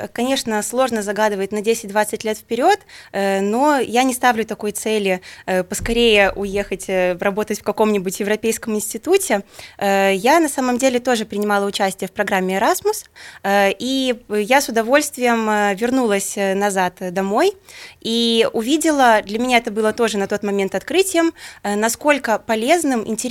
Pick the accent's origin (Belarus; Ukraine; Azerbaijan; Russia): Belarus; я как белоруска могу сделать что-то полезное и здесь.